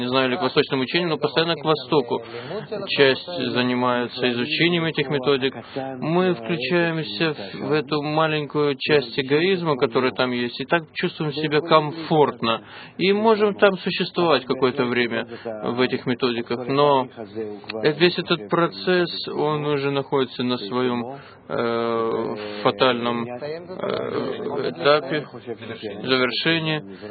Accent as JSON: {"language": "Russian", "town": "Ness Ziona", "region": "Central District", "country": "Israel", "said": "я из Нестионы"}